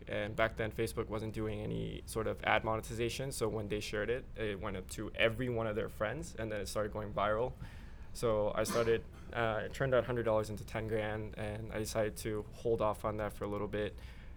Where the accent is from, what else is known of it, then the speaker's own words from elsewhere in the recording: Oregon, United States; I told him that I was going to quit school because I was from Oregon. I was paying out of state tuition